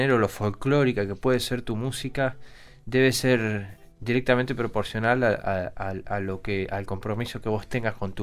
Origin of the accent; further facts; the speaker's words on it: Carmen de Patagones, Buenos Aires Province, Argentina; De Carmen de Patagones, sí.